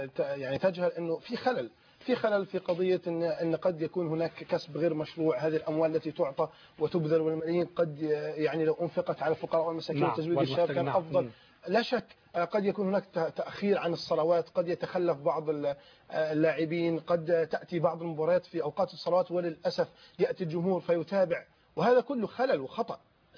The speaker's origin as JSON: {"language": "Arabic", "country": "Egypt", "said": "وال11 لاعب دولي عارفين ان دلوقتي عندنا في مصر النهارده هيصل الماتش سيبدا وقت الصلاه"}